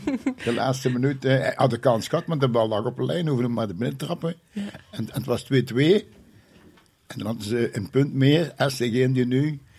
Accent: Limburg, Belgium; Nee, we zijn Limburgers en we blijven altijd...

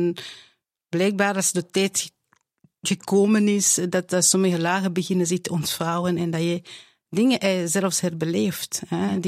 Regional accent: Rwanda; moved away; En dus mijn laatste dag was eigenlijk een pasdag dat we vertrokken zijn uit bij ons thuis in Rwanda.

